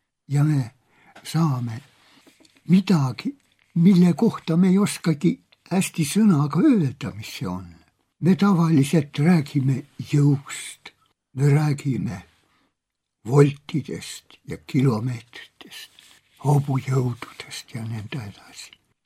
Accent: South Estonia, Estonia; korratused valgusid sinna Lõuna-Eestisse minu kodukohta, röövimised, tapmised.

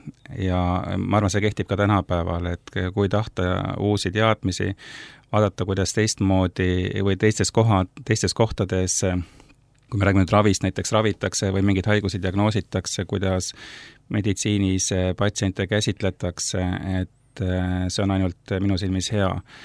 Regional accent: Tallinn, Harju County, Estonia; ma olen elanud väga mitmes kohas. Ja tegelikult ma ise olen sündinud Tallinnas. Kogu oma kooliaegse elu olen elanud Tallinnas.

